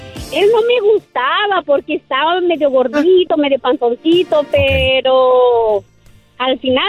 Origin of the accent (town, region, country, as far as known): Sinaloa, Mexico